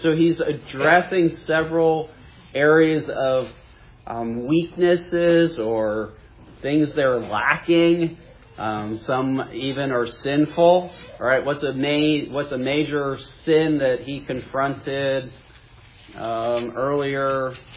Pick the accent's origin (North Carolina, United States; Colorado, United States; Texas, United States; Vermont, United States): North Carolina, United States; Fayetteville; Where are you from, Fayetteville? And they're like, you know, it's like right outside Fort Bragg